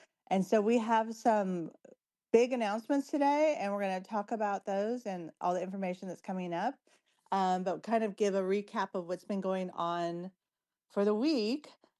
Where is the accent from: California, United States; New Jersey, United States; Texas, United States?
California, United States; But I'm from SoCal, so I'm used to these winds.